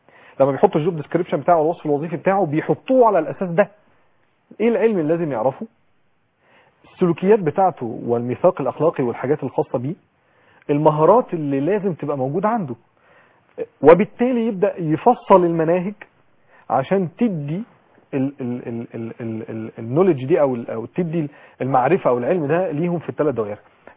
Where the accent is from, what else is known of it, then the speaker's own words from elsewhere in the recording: Egypt; لان احنا عندنا في مصر طبعا الشركات بتحب اللي عندهم تقدير كتير